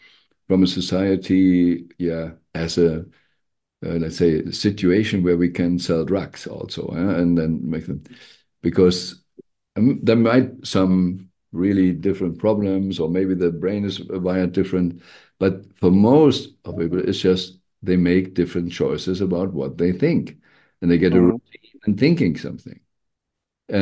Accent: Germany; I grew up in the Western world in Germany. I studied in Berlin, but I grew up in different other areas.

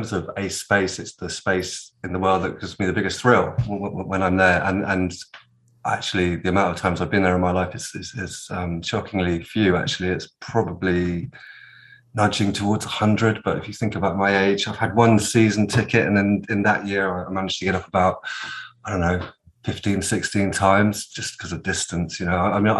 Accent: Germany; So I grew up British Army on the Rhine, so living in Germany quite a lot.

